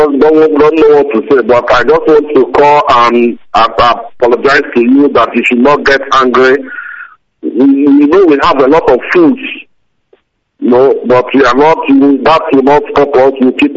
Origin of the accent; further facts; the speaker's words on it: Dakar, Senegal; I'm from Dakar, Senegal.